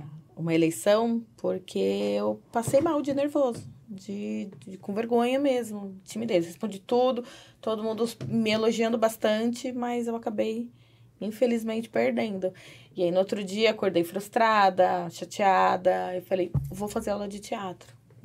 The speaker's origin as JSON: {"language": "Portuguese", "region": "São Paulo", "country": "Brazil", "said": "Sou paulista, tenho 35 anos."}